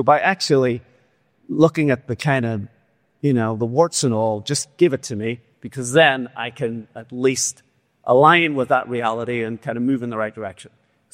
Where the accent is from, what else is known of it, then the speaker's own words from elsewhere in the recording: Ireland; I grew up an Irish, obviously. I grew up in Ireland